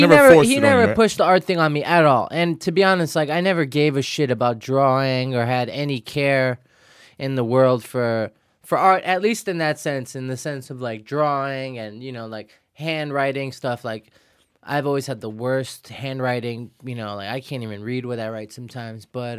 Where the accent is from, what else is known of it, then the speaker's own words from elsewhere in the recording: Williamsburg, New York, United States; But I mean, growing up for me, man, I grew up in Williamsburg.